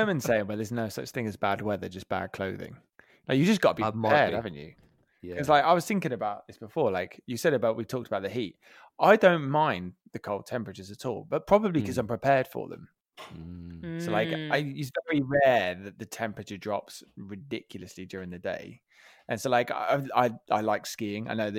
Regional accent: United Kingdom; I feel like as a Brit, I'm allowed

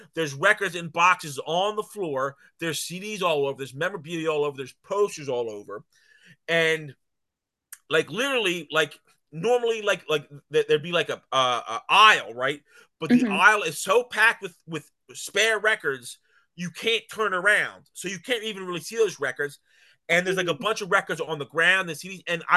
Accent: Philadelphia, Pennsylvania, United States; I'm like, I'm from Philadelphia.

